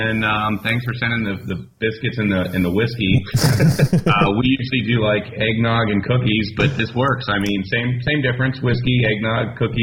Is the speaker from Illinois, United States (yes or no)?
no; Pittsburgh, Pennsylvania, United States; But growing up in Pittsburgh, it was also, you know, being in the States and being in Pittsburgh, you're going to be a Steelers football, American football fan, period.